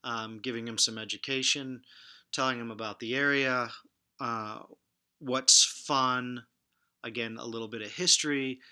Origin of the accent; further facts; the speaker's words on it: New York, United States; also born or lived in Rochester / Manhattan / Pittsburgh / Buffalo; No, I grew up in Western New York State and spent a lot of time. Actually, was born in Rochester.